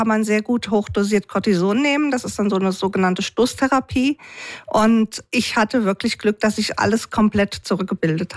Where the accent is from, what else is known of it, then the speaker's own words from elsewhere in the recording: Mainz, Rhineland-Palatinate, Germany; aus Mainz, ein echtes Benzer Mädchen.